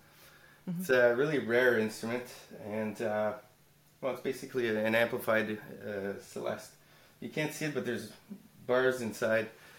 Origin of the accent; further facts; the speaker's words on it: Sudbury, Ontario, Canada; I'm originally from Sudbury, Ontario. about 6 hours from here.